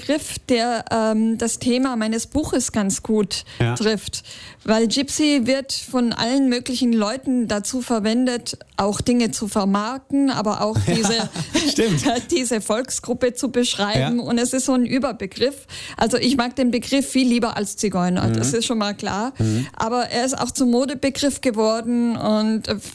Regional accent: Baden-Württemberg, Germany; Also da, wo ich aufgewachsen bin, war der Ausländeranteil an der Schule gleich null. Mhm. An der Dorfschule im Oberschwäbischen.

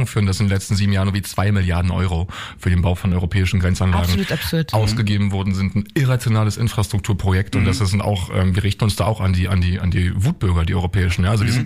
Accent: East Germany, Germany; Also ich komme selbst aus dem Osten

